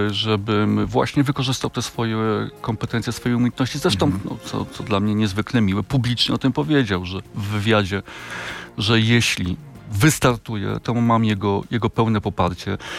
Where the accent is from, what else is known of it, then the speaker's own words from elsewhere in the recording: Kraków, Lesser Poland, Poland; z Krakowa